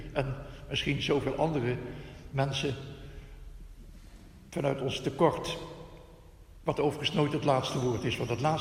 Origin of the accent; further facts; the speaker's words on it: Netherlands; Dat kunnen wij als Hollanders niet zo makkelijk, denk ik.